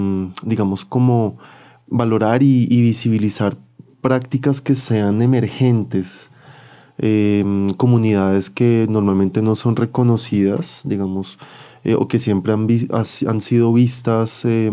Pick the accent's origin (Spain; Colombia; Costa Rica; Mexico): Colombia; Bogotá, Bogotá Capital District; yo soy de acá de Bogotá